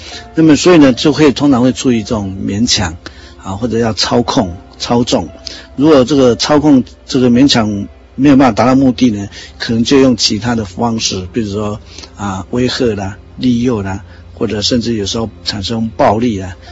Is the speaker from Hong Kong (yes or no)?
no; Taiwan; 那事实上我是台湾人